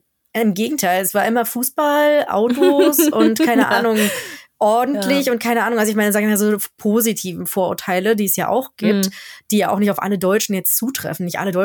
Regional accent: Germany; now in Sweden; im Endeffekt ist mir das ja jetzt schon öfter passiert hier in Schweden, dass man als Deutscher gleich in so eine Nazi-Ecke gestellt wird.

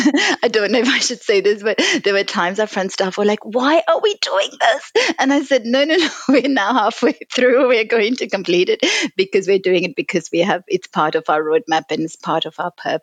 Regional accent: Nigeria; also born or lived in Pakistan; like I grew up in Nigeria, also by birth I'm from Pakistan, and Hindi and Urdu are so similar, Punjabi, and you know, so you kind of almost become fluent at all of those.

